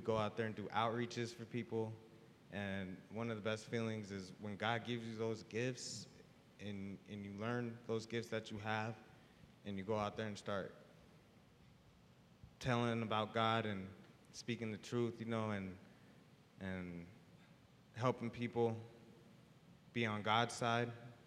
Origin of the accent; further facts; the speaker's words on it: Las Vegas, Nevada, United States; I grew up in Las Vegas. I'm 21 years old.